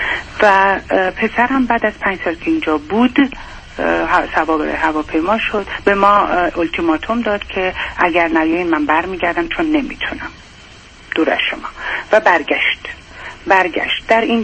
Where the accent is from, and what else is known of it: Iran; now in United States